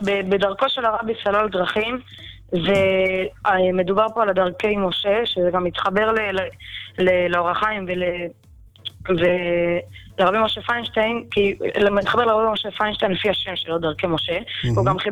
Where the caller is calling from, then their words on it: Central District, Israel; אני מהמרכז.